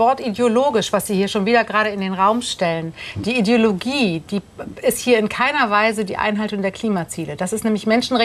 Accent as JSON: {"language": "German", "country": "Germany", "said": "Ich bin ja auch Deutsche. Ich bin 52. Ich habe hier wunderbaren Wohlstand erlebt in diesem Land."}